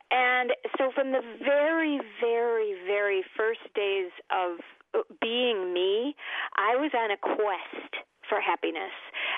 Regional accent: Oak Park, Illinois, United States; Well, I am from Oak Park, Illinois, a wonderful town, intellectual, lots and lots of opportunities to act and to sing

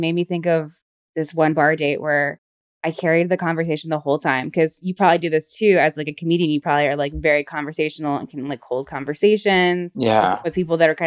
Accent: the South, United States; so we're from the South

